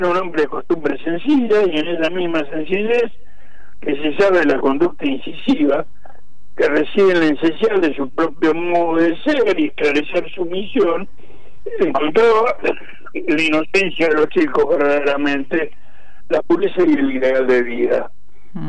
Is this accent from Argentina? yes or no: yes; Argentina; y yo soy argentino.